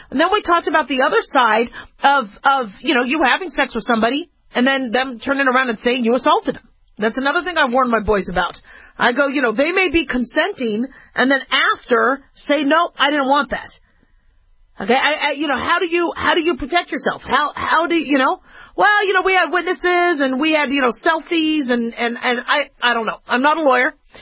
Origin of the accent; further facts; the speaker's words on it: Las Vegas, Nevada, United States; growing up in Las Vegas, you had this place called, I think it was called the Shark Tank